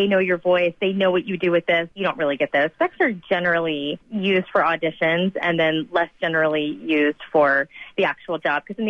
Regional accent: the South, United States; And I think being a Southerner, I take it for granted that everybody knows the trains at the Atlanta airport.

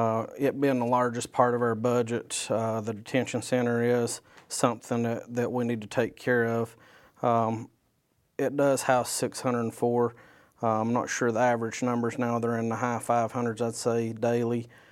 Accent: North Carolina, United States; I was born and raised here in Buncombe County. Graduated from North Buncombe High School.

